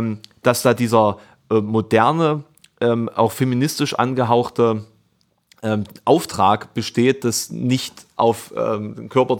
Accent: East Germany, Germany; ich komme aus dem Osten.

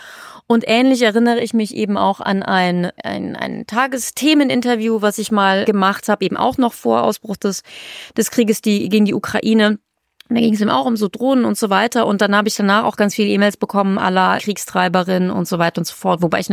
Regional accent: Aachen, North Rhine-Westphalia, Germany; born there; Ich bin ja ein Millennial, ne? Und ich bin eben 87 in Deutschland geboren, in Aachen, also westlicher geht's gar nicht mehr. Und bin eben aufgewachsen sehr in dieser Zeit der 90er und 2000er

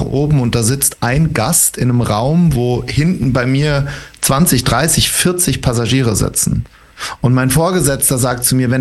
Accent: Wuppertal, North Rhine-Westphalia, Germany; habe irgendwann gedacht, ich muss raus aus Wuppertal. Ich komme mitten aus NRW und irgendwie habe ich nirgendwo dazugehört

